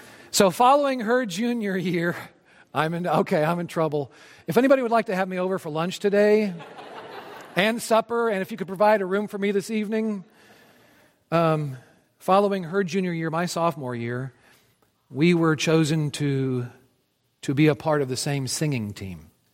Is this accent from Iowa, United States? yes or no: yes; Britt, Iowa, United States; born there; I was born in Northwest Iowa, the booming metropolis of Brit, population 396.